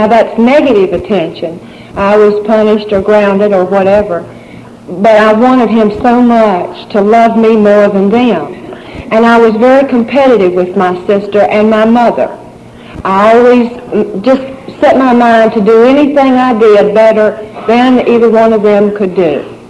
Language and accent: English; Covington, Virginia, United States; also born or lived in Roanoke; I was born and raised in Covington, Virginia. There's a big West Vaco there. Y'all probably know what I'm talking about. And I lived there until we moved to Roanoke.